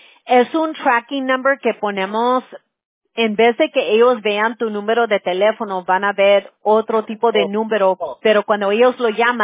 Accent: California, United States; Yo soy de aquí, de California, pero mi abuelo, bueno, mis dos abuelos, mi abuelo materno, él era de Chihuahua

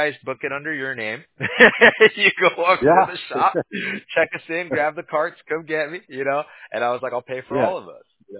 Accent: Huntington Beach, California, United States; I'm originally a Huntington Beach native, so I grew up in Surf City, USA.

